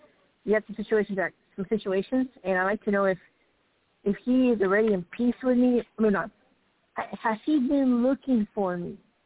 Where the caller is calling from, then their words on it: Arizona, United States; Hi, yes, I'm Pastor. This is … Arizona, and thank you for taking my call.